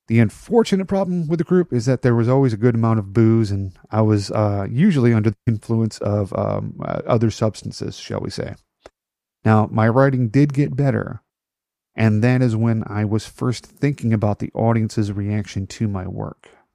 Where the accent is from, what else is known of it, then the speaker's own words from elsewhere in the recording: Rockford, Illinois, United States; So, a few years later, I was back in my hometown of Rockford, Illinois